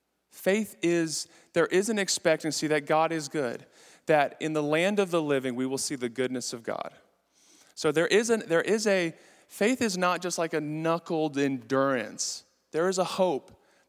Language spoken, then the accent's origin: English; Southern United States, United States; I'm from the South, then grew up on the mission field, and she was from New York.